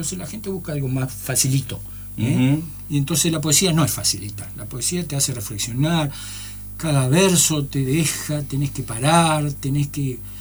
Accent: Rosario, Santa Fe, Argentina; moved away; yo soy rosarino

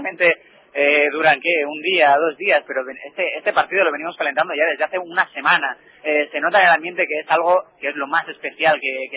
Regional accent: Valencia, Valencian Community, Spain; Sí, soy de Valencia

